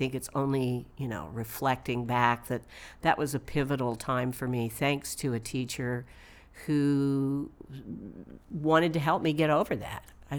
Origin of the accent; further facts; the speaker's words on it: Texas, United States; because I was from West Texas, and all the kids would burst out laughing